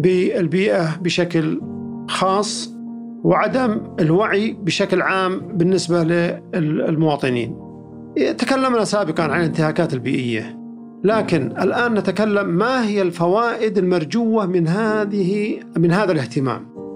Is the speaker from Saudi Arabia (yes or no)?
yes; Saudi Arabia; معدل الأمطار عندنا في السعودية يصل إلى 100-130 ملي في السنة